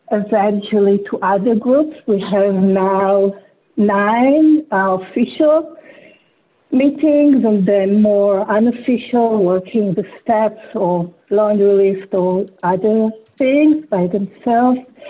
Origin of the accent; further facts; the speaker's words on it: Israel; English is a second language; So I'm from Israel.